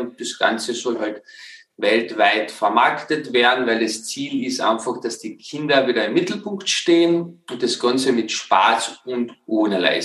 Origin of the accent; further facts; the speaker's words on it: Carinthia, Austria; lern was Gescheites, sagt man bei uns in Kärnten